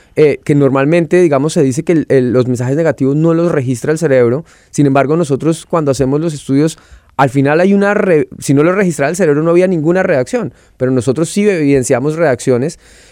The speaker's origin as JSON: {"language": "Spanish", "country": "Colombia", "said": "Yo vengo, pues soy colombiano"}